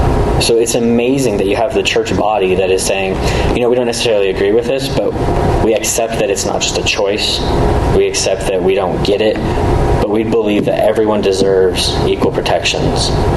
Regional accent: Pocatello, Idaho, United States; I mean, I was raised in Pocatello, so I was raised around it.

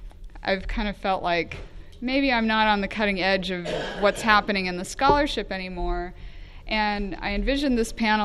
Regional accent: Pasadena, California, United States; Like I said … I'm from Pasadena, California.

